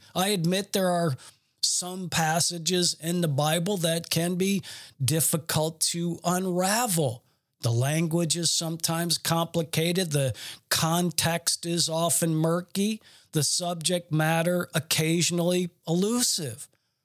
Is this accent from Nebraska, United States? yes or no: no; Garden City, Michigan, United States; born there; I was born in Garden City, Michigan, which immediately tells you that I am a U.S. citizen by birth